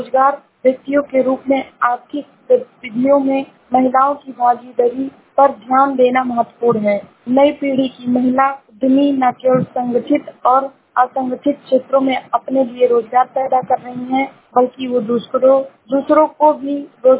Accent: Uttar Pradesh, India; मैं जिला श्रावस्ती से हूँ।

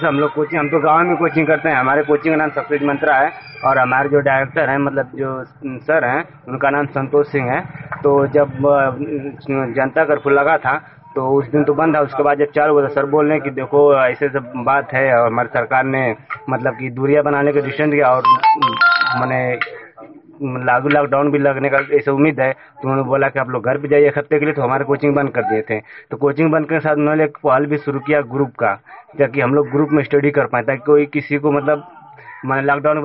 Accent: Alawalpur, Uttar Pradesh, India; मैं अलावलपुर थाना जंगीपुर डिस्ट्रिक्ट गाजीपुर का रहने वाला हूँ।

